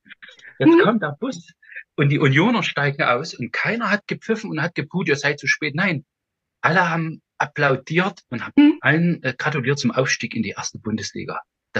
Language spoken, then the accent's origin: German; Saxony, Germany; Das war im Erzgebirge, genau, das war bei uns im Erzgebirge.